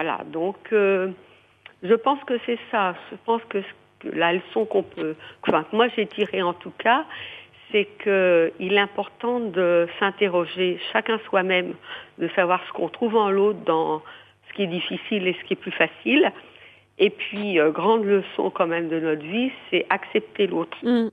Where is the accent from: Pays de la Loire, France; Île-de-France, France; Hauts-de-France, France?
Île-de-France, France; Paris; moi, en fait, je suis parisienne, effectivement, mais comme beaucoup de Parisiens, j'ai des souches très rurales.